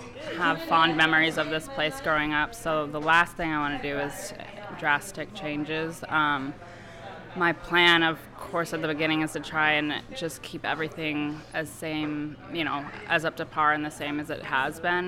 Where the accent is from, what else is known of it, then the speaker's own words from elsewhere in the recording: Sitka, Alaska, United States; I'm from Sitka, 28 years old, mom of one.